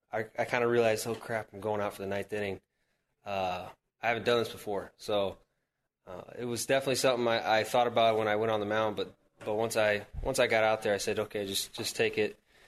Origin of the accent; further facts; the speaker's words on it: Florida, United States; me being born and raised in Florida, I mean, you know, you can play year round.